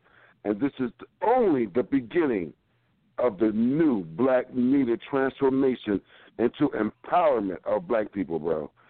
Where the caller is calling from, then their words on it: Toledo, Ohio, United States; Calling from Toledo.